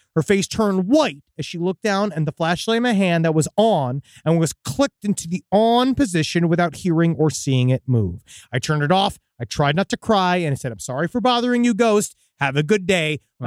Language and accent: English; Oak Island, Nova Scotia, Canada; Now, while growing up in Oak Island, I've always known the legend of six people dying looking for this treasure, which is true.